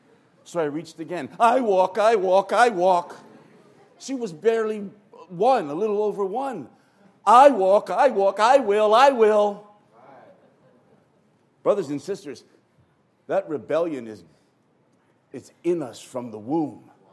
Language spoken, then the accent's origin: English; Philadelphia, Pennsylvania, United States; moved away as an adult; now in Spain; Hi. I'm living in Spain these days. I'm originally from Philadelphia, for those who don't know me. But my wife and I migrated to Spain 5 years ago for the Lord's move in Europe.